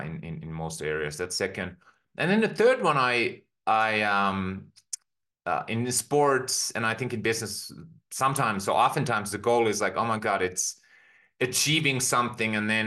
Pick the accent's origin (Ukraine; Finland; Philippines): Finland; now in United States; I grew up in Finland on a farm, and you might say pretty humble beginnings.